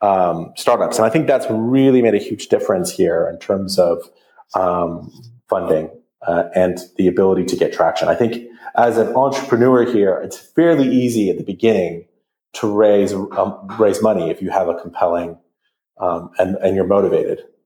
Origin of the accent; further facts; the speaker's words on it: West Coast, United States; now in United Kingdom; You know, I grew up on the West Coast and it was obvious that I would be working in Silicon Valley at some point.